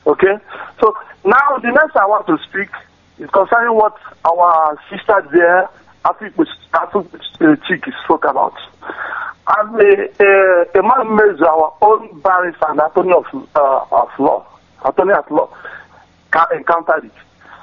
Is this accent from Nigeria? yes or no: yes; Onitsha, Anambra, Nigeria; when I was growing up in Onitsha